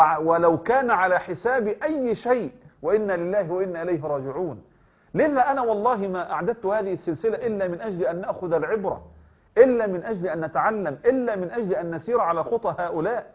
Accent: Egypt; يعني بما يعرف الآن عندنا في مصر جلابية،

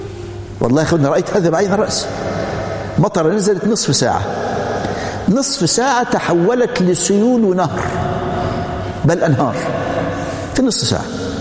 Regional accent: Egypt; وعندنا في مصر لا أحد يلتفت إليه،

